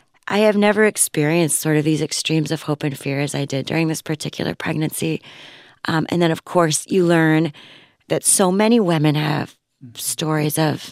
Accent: Miami, Florida, United States; But, you know, I really credit growing up in Miami in some ways.

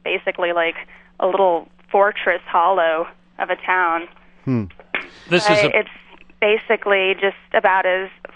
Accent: Wheat Ridge, Colorado, United States; I grew up in Wheat Ridge, Colorado, which is just outside of Denver.

